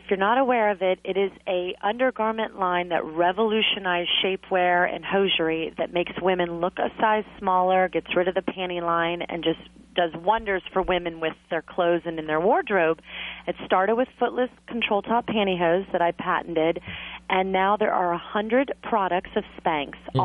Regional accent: Clearwater Beach, Florida, United States; I grew up on Clearwater Beach, Florida, near Tampa on the West Coast. And, so I'm a beach girl at heart.

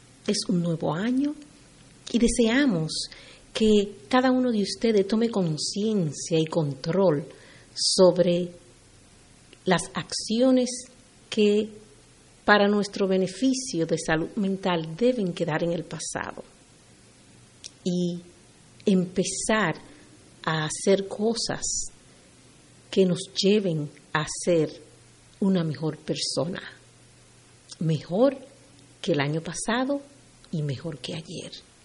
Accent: Dominican Republic; en mi país natal de República Dominicana

